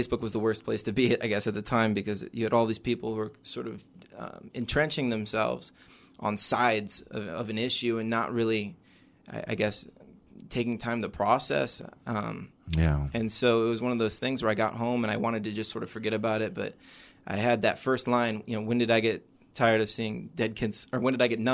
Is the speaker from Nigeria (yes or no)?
no; Virginia Beach, Virginia, United States; also born or lived in Iowa; I was born in Iowa. I moved to Virginia Beach with my family when I was in fourth grade. So I like to think that I'm raised Virginia Beach, but I still have a little bit of Iowa in me, I guess.